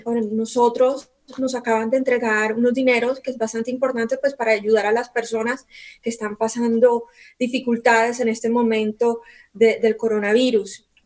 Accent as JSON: {"language": "Spanish", "country": "Colombia", "said": "Tú sabes que yo soy colombiana"}